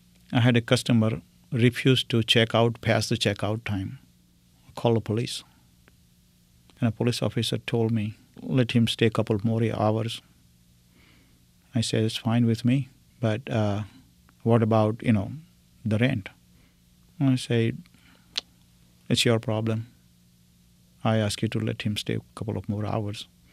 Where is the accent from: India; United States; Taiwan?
India; Syadla; About myself, I am from India, small town called Syadla, S-Y-A-D-L-A. My parents were farmers.